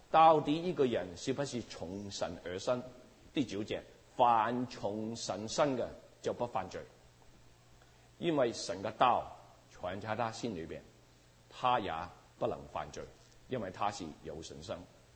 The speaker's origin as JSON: {"language": "Chinese", "region": "Guangdong", "country": "China", "said": "我是广东人啦"}